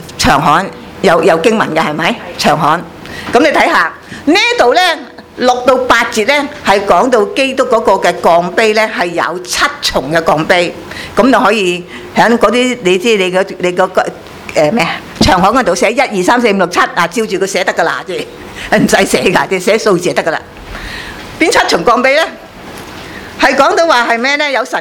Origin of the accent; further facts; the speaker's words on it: China; 我哋中国人咧有啲刑罚嘅好残忍嘅